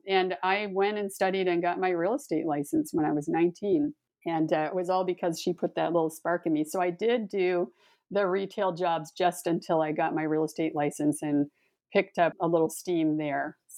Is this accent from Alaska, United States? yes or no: no; Springfield, Vermont, United States; You know, it was pretty ideal. I think maybe mostly because I didn't know anything else, but it was a great place to grow up.